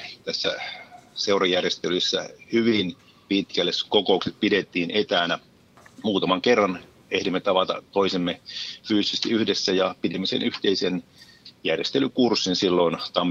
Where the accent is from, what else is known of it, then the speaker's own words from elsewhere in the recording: Ylivieska, North Ostrobothnia, Finland; minä olen Ylivieskasta. Me ylivieskalaiset olemme olleet tässä mukana